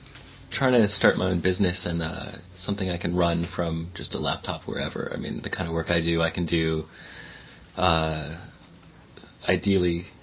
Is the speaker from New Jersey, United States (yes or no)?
no; Ithaca, New York, United States; I grew up in Ithaca, New York.